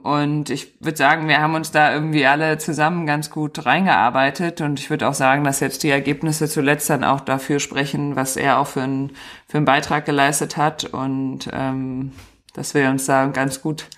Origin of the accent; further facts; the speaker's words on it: Marburg, Hesse, Germany; Genau, also ich bin groß geworden und aufgewachsen in der Nähe von Marburg.